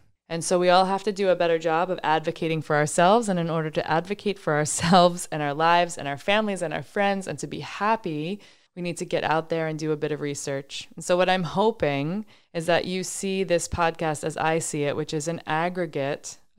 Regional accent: New York, United States; I grew up on Long Island.

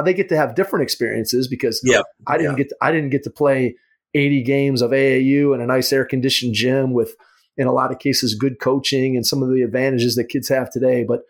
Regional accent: Strongsville, Ohio, United States; I grew up in Strongsville, Ohio.

